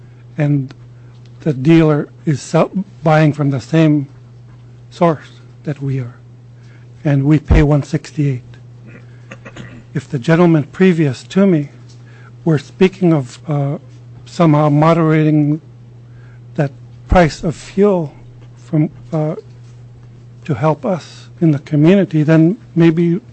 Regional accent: Angoon, Alaska, United States; I'm from Angoon, a small fishing village of 700 people.

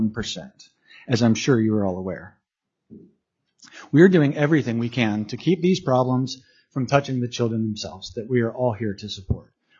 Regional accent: Seward, Alaska, United States; now in Kodiak, United States; Growing up in Seward, there was not a single instance where I had a classroom teacher who was new to the profession.

